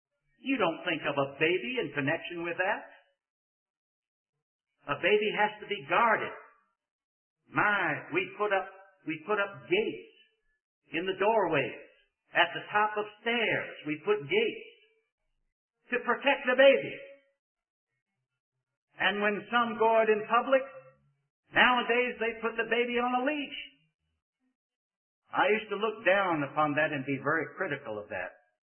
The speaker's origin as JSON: {"language": "English", "town": "Richmond", "region": "Virginia", "country": "United States", "tie": "born or raised there", "lives_now": "North Carolina, United States", "said": "Louise and I were driving from my hometown of Richmond, Virginia"}